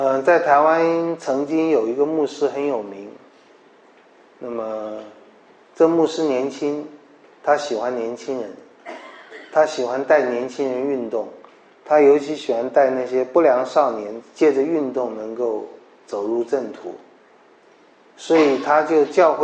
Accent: China; 我觉得我们华人在这方面尤其需要被提醒

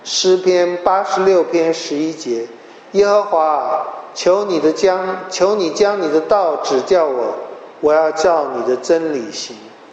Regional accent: China; 我们中国人有5000年的文明，有非常优秀的文化，但是我们是害怕的。

